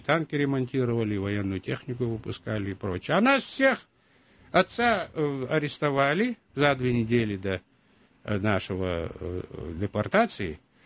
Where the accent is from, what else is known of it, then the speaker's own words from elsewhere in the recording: Almaty, Kazakhstan; moved away as an adult; now in Moscow, Russia; Нет, 18. Я из Алматы приехал.